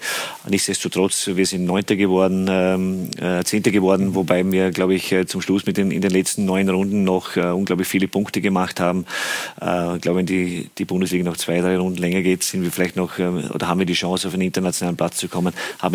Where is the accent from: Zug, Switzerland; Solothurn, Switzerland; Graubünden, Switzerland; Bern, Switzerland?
Bern, Switzerland; war jetzt ein paar Tage in der Schweiz, in Bern, in meiner alten Heimat